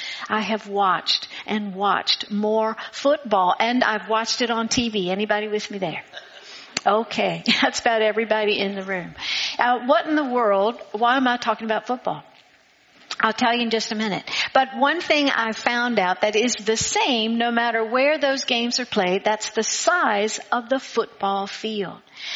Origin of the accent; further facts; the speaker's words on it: United States; Well, I have a confession to make as an American. that I have never in my life, not once, played the American game of football.